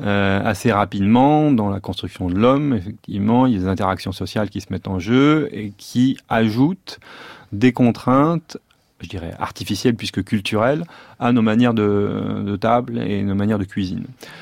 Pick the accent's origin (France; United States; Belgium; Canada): France; Paris, Île-de-France; j'ai pas grandi au Vietnam, j'ai grandi à Paris